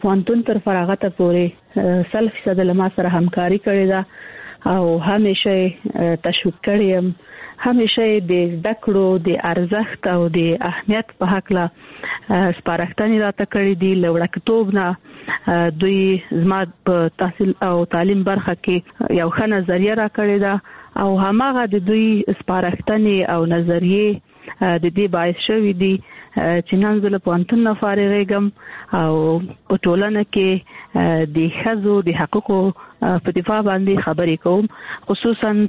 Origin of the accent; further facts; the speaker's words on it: Kandahar, Afghanistan; also born or lived in Kabul; زه د کندهار یم، د کندهار د غونیا لالیسې کې مې زده کړې وکړې او کابل پوهنتون ته ولاړم په لیلیه کې ژوند کاوه او پوهنتون مې خلاص کړ.